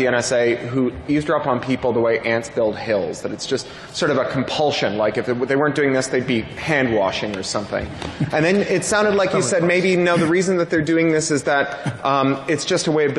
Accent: Canada; now in United Kingdom; as a Canadian who lives in the United Kingdom

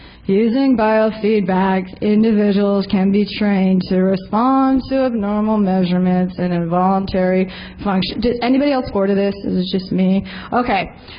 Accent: Canada; For those of you who weren't here last year, I'm actually Canadian.

